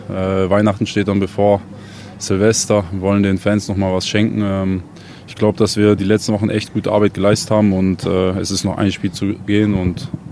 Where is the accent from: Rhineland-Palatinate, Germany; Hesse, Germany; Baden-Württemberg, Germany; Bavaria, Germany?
Baden-Württemberg, Germany; Ulm; Normalerweise würden wir in meine Heimat fahren, nach Ulm, zu meinen Eltern.